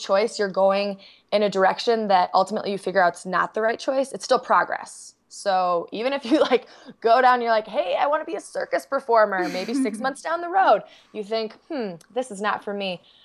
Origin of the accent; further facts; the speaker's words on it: Minneapolis, Minnesota, United States; now in Park City, United States; So I grew up in Minneapolis. I now live in Park City, Utah because I love the mountains. But even growing up in Minnesota, it's so much my fabric.